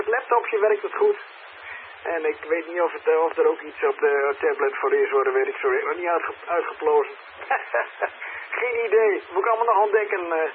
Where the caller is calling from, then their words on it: Drouwen, Drenthe, Netherlands; QTH Drouwen in Drenthe.